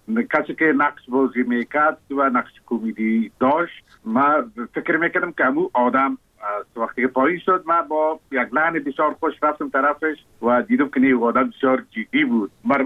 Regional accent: Kabul, Afghanistan; born or raised there

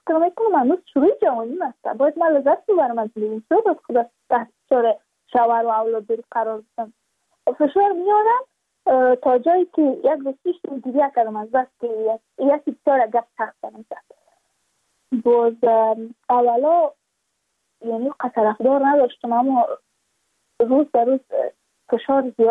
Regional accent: Badakhshan, Afghanistan; ما از بدخشان هستیم

